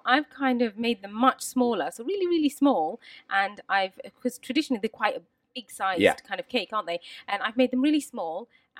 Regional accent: United Kingdom; I'm a part of lots of different worlds and I'm British.

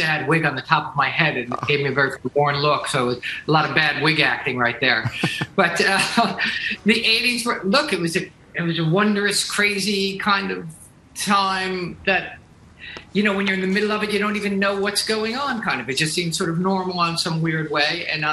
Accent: New Jersey, United States; I'm from New Jersey, so I love

